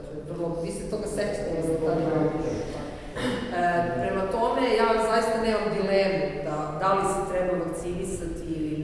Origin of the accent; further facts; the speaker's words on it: Serbia; se pojavila ovdje kod nas u Srbiji, kada sam ja recimo bila tek malo dete, od neke dve godine, beba